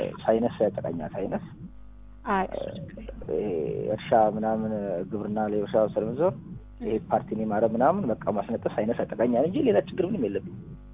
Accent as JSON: {"language": "Amharic", "region": "Afar", "country": "Ethiopia"}